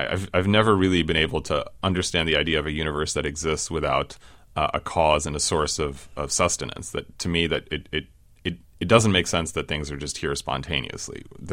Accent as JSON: {"language": "English", "region": "New England", "country": "United States", "tie": "born or raised there", "said": "So when I was in high school, I grew up in New England, and I know we have a connection there."}